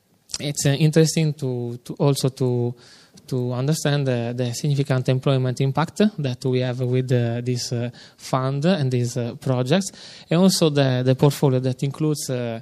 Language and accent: English; Sardinia, Italy; English is a second language; I come from Sardinia, the second largest island in the Mediterranean Sea.